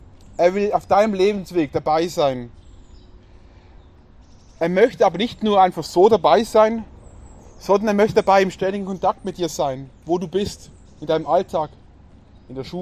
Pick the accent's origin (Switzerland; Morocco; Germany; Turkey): Switzerland; Ihr kennt es aus meiner Heimat. Eidgenossenschaft nennen wir uns auch. Wir sind ein Zweckbündnis gegenüber den Feinden. Was die Schweiz zusammenhält, ist nicht, dass sie einander so toll finden, überhaupt nicht.